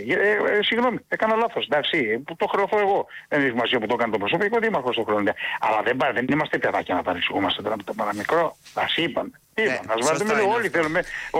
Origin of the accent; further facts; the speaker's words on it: Symi, South Aegean, Greece; εμείς οι νησιώτες, στο Υπουργείο Εμπορικής Ναυτιλίας. Περνούσαμε και μας έραν όλοι ότι είμαστε από τη Σίμη